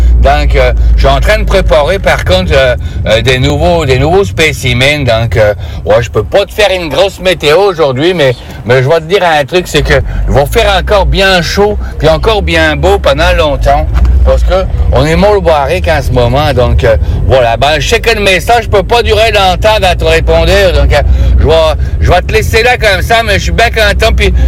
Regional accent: Canada; parce que tu sais, chez nous, au Canada, c'est vraiment très vaste, hein.

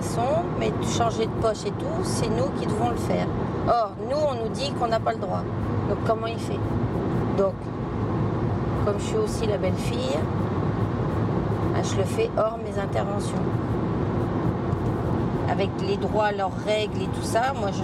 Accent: Pouligny, Centre-Val de Loire, France; Je suis de Pouligny chez les Cabouins.

